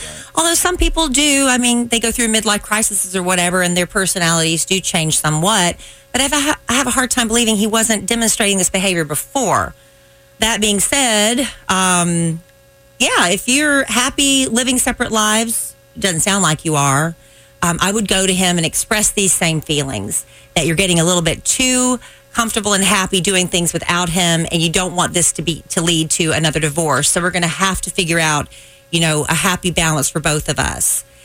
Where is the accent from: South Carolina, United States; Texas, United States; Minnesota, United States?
South Carolina, United States; A friend of mine's son that I grew up with in South Carolina